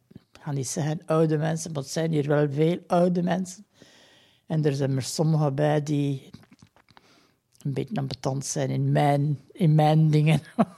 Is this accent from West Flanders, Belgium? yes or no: no; Herne, Flemish Brabant, Belgium; born there; also born or lived in Kesteren; Nee, mijn geboortedorp is hier in Herne, maar ik heb dan in Kesteren gewoond.